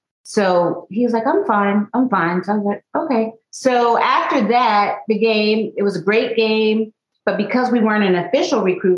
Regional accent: Pittsburgh, Pennsylvania, United States; I'm from Pittsburgh, so that's why I bleed black and gold.

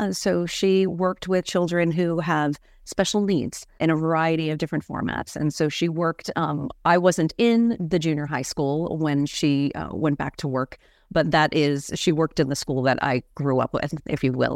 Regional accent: New Hampshire, United States; now in North Carolina, United States; But yes, I hail from New Hampshire, though I am a New England girl at roots, but I live currently now in North Carolina.

